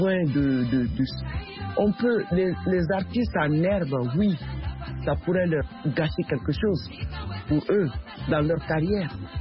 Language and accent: French; Mali; Moi, je suis malienne d'origine. Et elle est venue jusqu'au Mali.